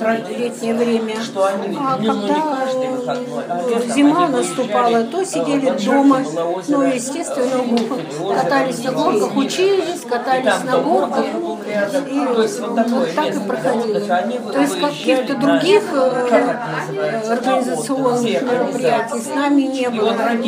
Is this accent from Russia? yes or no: yes; Mikhailovka, Tomsk Oblast, Russia; born there; Я родилась в Томской области. Это деревня Михайловка Асиновского района.